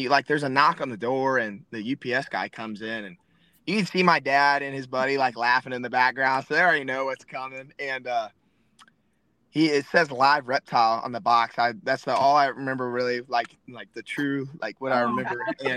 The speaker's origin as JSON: {"language": "English", "town": "Greenwood", "region": "Indiana", "country": "United States", "tie": "born or raised there", "said": "So I grew up in Greenwood, Indiana, little town, nothing too crazy. So it's kind of one of those towns where, you know, everybody shows up Friday night football, stuff like that."}